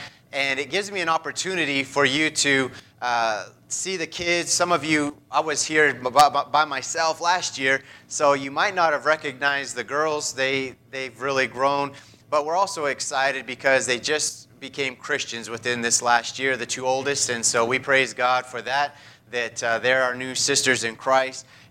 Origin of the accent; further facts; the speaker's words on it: United States; I grew up on the Navajo Reservation, which is bigger than the state of West Virginia.